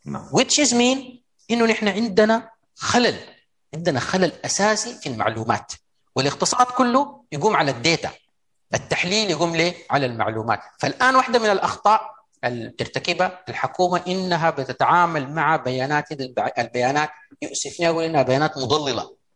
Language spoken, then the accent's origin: Arabic; Sudan; النظام الجمركي عندنا في السودان